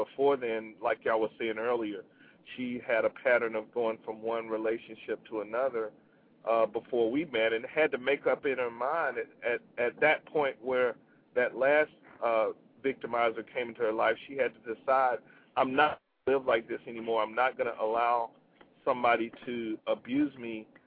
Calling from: Birmingham, Alabama, United States; I'm calling from Birmingham, Alabama.

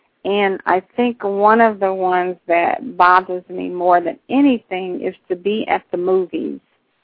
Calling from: Lithonia, Georgia, United States; I am calling from Lithonia, Georgia.

